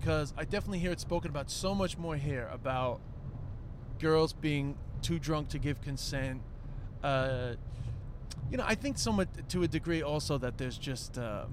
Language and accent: English; Ireland; the majority of my adolescence, despite my accent, was spent in Ireland